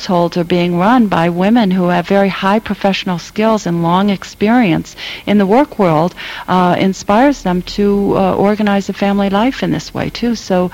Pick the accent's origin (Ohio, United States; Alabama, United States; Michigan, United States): Michigan, United States; Kalamazoo; I grew up in Kalamazoo, Michigan, which you'd think of as still, you know, pretty slow, easygoing place.